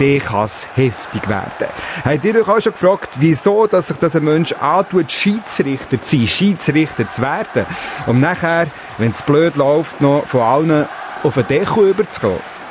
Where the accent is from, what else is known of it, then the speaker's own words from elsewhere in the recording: Switzerland; Es werden bei uns in der Schweiz so jedes Wochenende weit über hunderte von Fußballmatches gespielt.